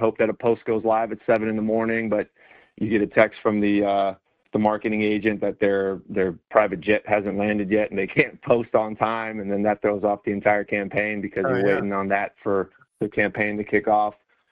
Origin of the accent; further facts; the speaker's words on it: San Francisco, California, United States; I grew up in San Francisco. I was a multi-sport athlete, played soccer, lacrosse, basketball, baseball, tennis, everything. I went to a small high school in Marin County that did not have football or track.